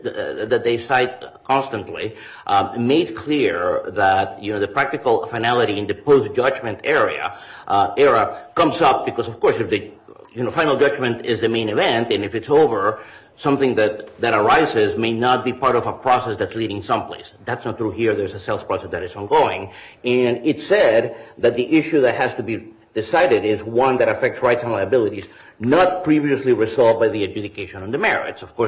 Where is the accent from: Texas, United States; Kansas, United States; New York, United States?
New York, United States; Now, it takes what people back in my hometown of New York used to call chutzpah to actually say